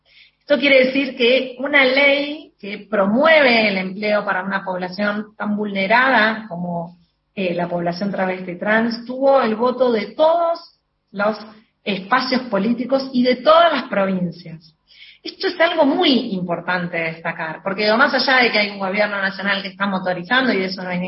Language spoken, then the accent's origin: Spanish; Argentina; como argentina